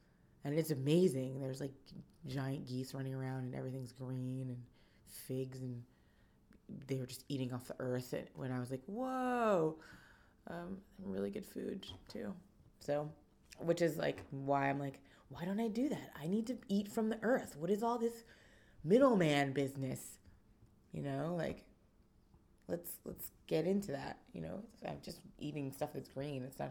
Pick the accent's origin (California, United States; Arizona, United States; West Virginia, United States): West Virginia, United States; Caymore; It's Caymore, West Virginia, which is a mining town. They made a mine in Caymore, and then the town was built up around it